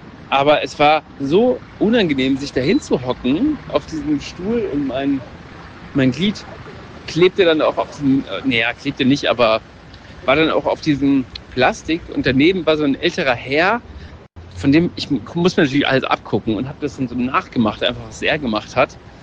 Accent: Germany; ja, ich bin Deutscher, habe ich dann gesagt.

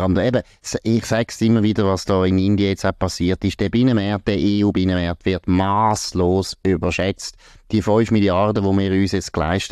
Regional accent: Switzerland; Das geht uns als Schweizer auch nichts an.

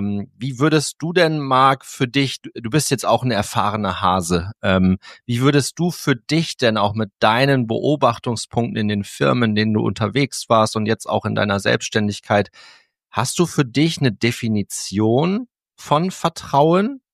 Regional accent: Cloppenburg, Lower Saxony, Germany; ich komme ja ursprünglich aus Kloppenburg. Das heißt, wir haben so diesen Dialekt, dieses Plattdütsche haben wir ein bisschen drauf

